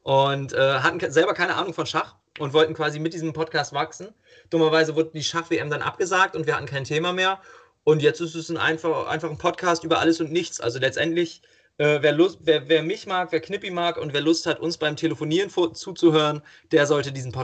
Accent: Northern Germany, Germany; Ja, ich komme aus Norddeutschland und ich bin für norddeutsche Verhältnisse in einer relativ christlichen Familie aufgewachsen.

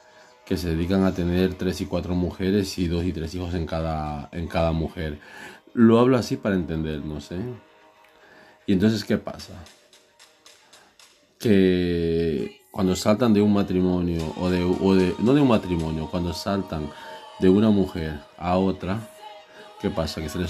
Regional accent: Ecuador; una persona de mi pueblo, de allí de Ecuador

